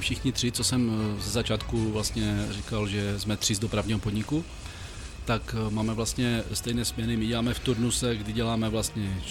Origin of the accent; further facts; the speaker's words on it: Ostrava, Moravian-Silesian Region, Czechia; protože jsem z Poruby, takže mám 10 minut do práce.